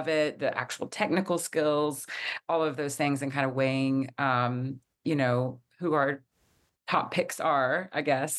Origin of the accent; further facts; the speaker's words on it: Tulsa, Oklahoma, United States; I'm from Tulsa originally, and I came back